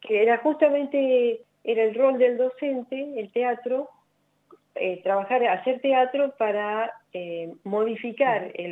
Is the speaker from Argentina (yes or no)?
yes; Argentina; fue un mazazo la década del 90 para nosotros como Argentina, ¿no?